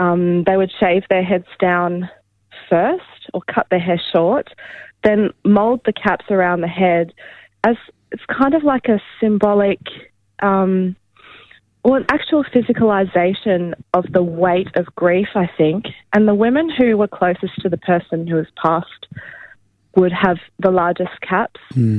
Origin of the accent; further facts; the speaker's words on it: Melbourne, Victoria, Australia; also born or lived in Brisbane; I was born in Brisbane and raised in Melbourne. And my mob's the Tagalog and Kutcha people from northwest Queensland, near Normanton and Croydon.